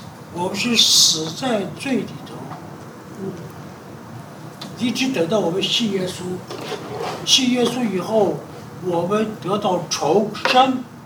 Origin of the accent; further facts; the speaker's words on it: China; 所以我们中国人说，我讲过好多遍了。中国人说，一个老鼠屎换了一锅粥，对不对？